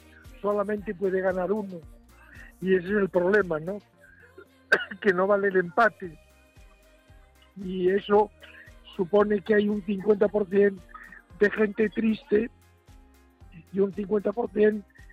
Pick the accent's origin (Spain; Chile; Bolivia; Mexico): Spain; Galicia; yo siendo gallego